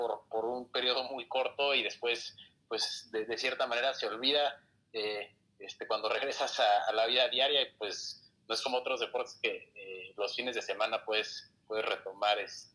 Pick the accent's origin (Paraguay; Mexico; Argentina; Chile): Mexico; Mexico City; Yo soy de la Ciudad de México, así crecí en la Ciudad de México.